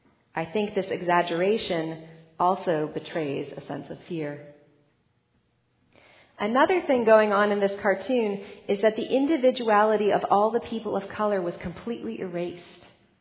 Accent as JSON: {"language": "English", "town": "Los Angeles", "region": "California", "country": "United States", "tie": "born or raised there", "said": "I was a white kid, a basically good kid, growing up in Los Angeles, California, parented by liberal parents who taught me that prejudice was wrong."}